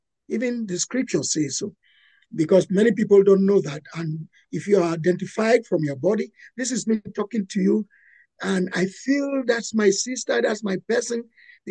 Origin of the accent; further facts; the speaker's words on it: Cameroon; moved away as an adult; also born or lived in Lagos; Really, I was born in Cameroon. Cameroon is in Central Africa. I was born and I really grew up with my mom. And I later on went to Lagos in Nigeria, where I studied what business management and the rest.